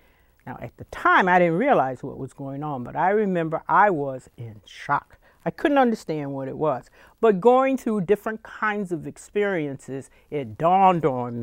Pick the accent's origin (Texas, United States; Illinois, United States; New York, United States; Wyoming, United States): New York, United States; Ithaca; I was born and raised in Ithaca